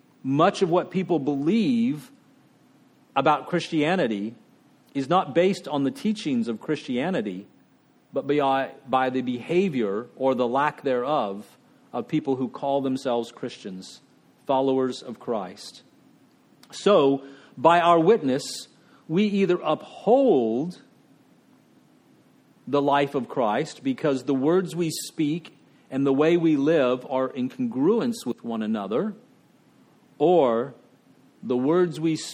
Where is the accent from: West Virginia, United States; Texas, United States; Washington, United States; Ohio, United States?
Texas, United States; I remember growing up in Texas when we had blue laws and you couldn't sell certain things on Sunday